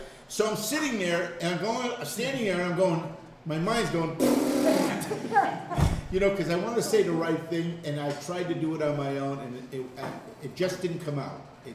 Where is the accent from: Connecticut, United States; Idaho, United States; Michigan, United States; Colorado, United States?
Connecticut, United States; We're from Connecticut, but we just moved up here in Torrington maybe 8 years ago, 7 years ago.